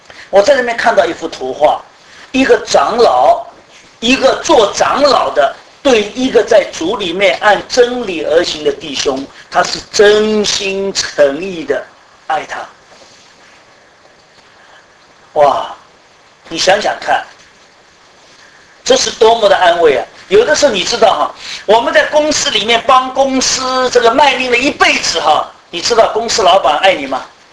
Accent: Shanghai, China; 我们上海人最会了，最会了

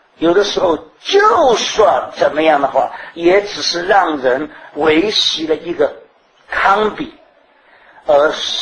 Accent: China; 就像我们中国人一样，对不对？

